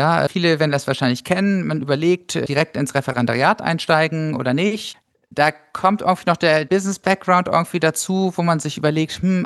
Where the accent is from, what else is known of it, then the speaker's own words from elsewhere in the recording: Hamburg, Germany; born there; Bin gebürtiger Hamburger